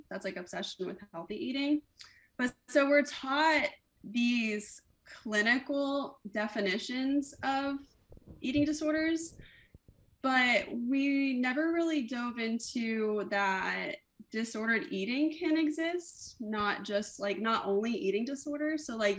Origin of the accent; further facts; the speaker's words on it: Florida, United States; Like, no, I was born and raised in Florida.